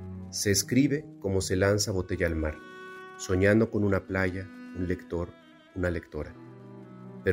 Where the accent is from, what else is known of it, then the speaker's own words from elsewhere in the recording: Mexico; de México